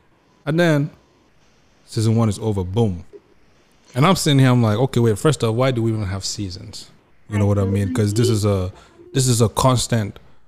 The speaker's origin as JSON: {"language": "English", "town": "Bamenda", "region": "Northwest Region", "country": "Cameroon", "said": "That's my daily limit. Remember, I'm from Bamenda."}